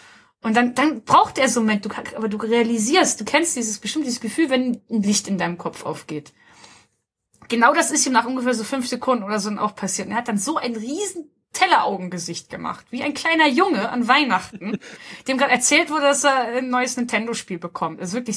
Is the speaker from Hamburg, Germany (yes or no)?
yes; Hamburg, Germany; Und als ich sage, dass ich aus Hamburg komme, sagt halt eben, oh ja, Hamburg, wunderschön, da war ich.